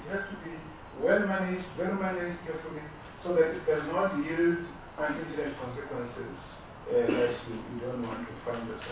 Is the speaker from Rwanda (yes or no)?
yes; Rwanda; And I'm from Rwanda, by the way, same as you.